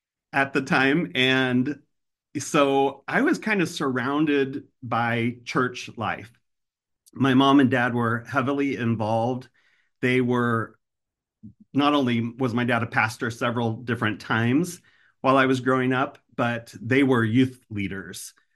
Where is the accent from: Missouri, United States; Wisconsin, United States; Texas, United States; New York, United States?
Missouri, United States; Independence; I was born and raised in Independence.